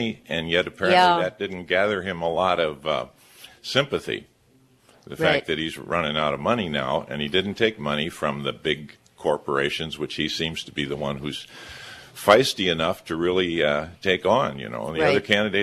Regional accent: Dubuque, Iowa, United States; from Dubuque, and I have observation and a question.

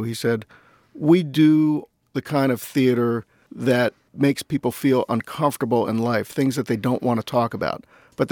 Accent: Levittown, Pennsylvania, United States; I grew up in Levittown in the early 70s when U.S. Steel's Fairless Works plant employed 10,000 people, and they made very, very good salaries.

